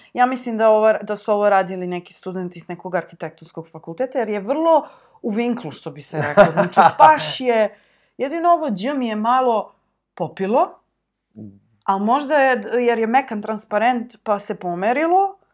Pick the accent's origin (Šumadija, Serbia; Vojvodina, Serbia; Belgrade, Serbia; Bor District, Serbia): Belgrade, Serbia; Ja sam iz Beograda.